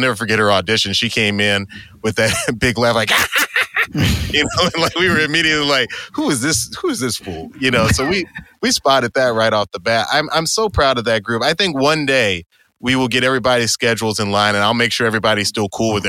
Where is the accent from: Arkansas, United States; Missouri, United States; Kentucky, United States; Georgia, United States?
Georgia, United States; Atlanta; now in Los Angeles, United States; And I moved out to LA where I had extended family. Now, I grew up in Atlanta, but my family's lived in California since the early 1900s.